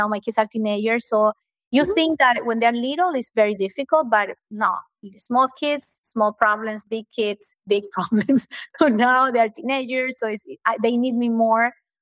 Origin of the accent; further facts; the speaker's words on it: Ecuador; English is a second language; moved away; I'm from Ecuador. I live here by nobody. Everybody's in Ecuador